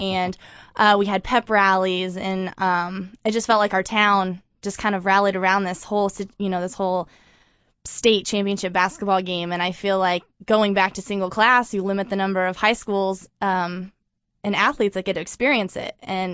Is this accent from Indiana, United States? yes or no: yes; Spencer, Indiana, United States; we're from Spencer, Owen County. We're a smaller high school in 3A.